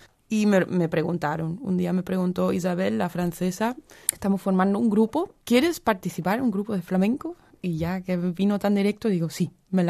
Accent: Germany; Spanish is a second language; Bueno, yo que soy la alemana

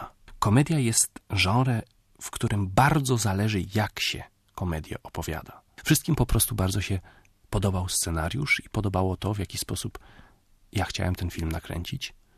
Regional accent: Germany; Polish is a second language; A że ja się wychowałem w Niemczech, no i mówię po polsku, ale nie mówię na tyle po polsku dobrze i nie piszę na tyle po polsku dobrze.

